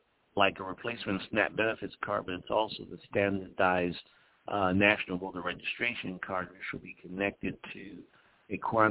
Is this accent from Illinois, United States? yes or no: yes; Illinois, United States; I'm from Illinois. Illinois can be in play.